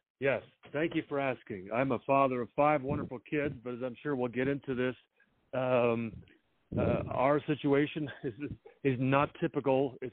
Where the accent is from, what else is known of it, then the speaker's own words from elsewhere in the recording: New Jersey, United States; When I was growing up in New Jersey, I loved basketball